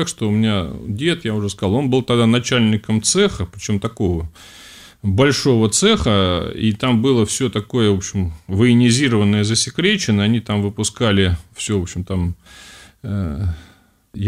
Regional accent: Saint Petersburg, Russia; born there; Ну, я, поскольку родился в Ленинграде, да, ну, Петербург, нет, как раз родился-то я в Ленинграде, потому что тогда еще это был город Ленинград

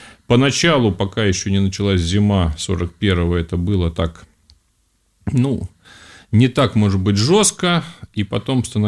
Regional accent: Saint Petersburg, Russia; born there; Ну, я, поскольку родился в Ленинграде, да, ну, Петербург, нет, как раз родился-то я в Ленинграде, потому что тогда еще это был город Ленинград

